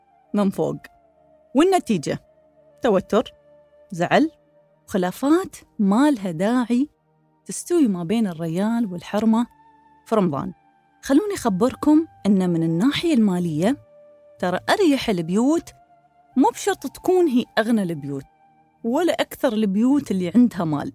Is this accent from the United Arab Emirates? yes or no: yes; United Arab Emirates; في بيوت وايد عندنا في الإمارات